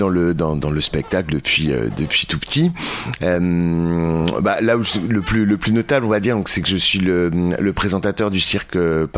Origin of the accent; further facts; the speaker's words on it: Paris, Île-de-France, France; je suis beaucoup présent en Charente-Maritime, mais je suis aussi de Paris, je navigue dans plein de villes en tournée tout le temps